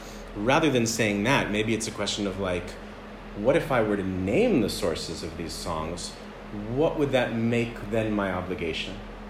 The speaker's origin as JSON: {"language": "English", "country": "United States", "tie": "born or raised there", "said": "But that's because I grew up in the United States with no connection to Israel."}